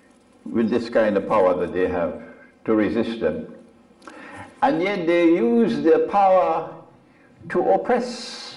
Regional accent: Trinidad & Tobago; now in United Kingdom; I'm from the Caribbean island of Trinidad.

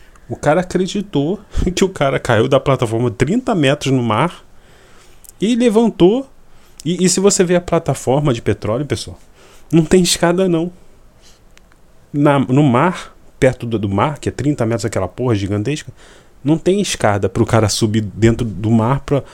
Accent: Rio de Janeiro, Brazil; Não sei se vocês sabem, pessoal. Eu sou do Rio de Janeiro.

